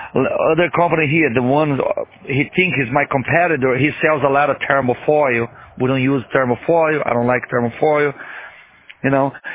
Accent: Brazil; English is a second language; now in United States; Oh, nice. I'm from Brazil, and we've been here for several years.

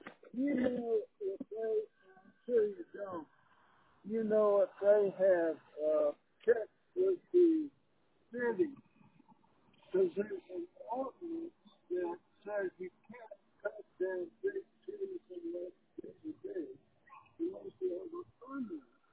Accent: Tampa, Florida, United States; born there; I was born in Tampa and I had relatives that used to go down to the king.

